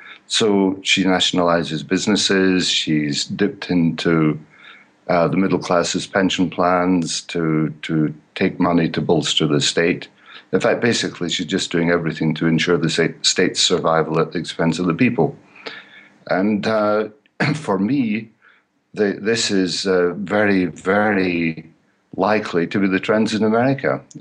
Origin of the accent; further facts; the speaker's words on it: United Kingdom; Now, being British, I've remembered from a long time ago the battles over the Falkland Islands